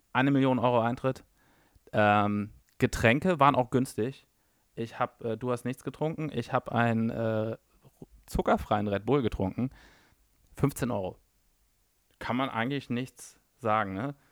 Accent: Berlin, Germany; Als Berliner Untergrund-Techno-Jünger geht man natürlich nur ironisch

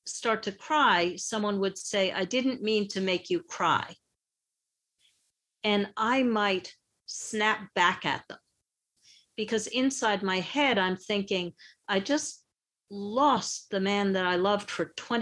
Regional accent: New York, United States; I grew up in New York, as you said

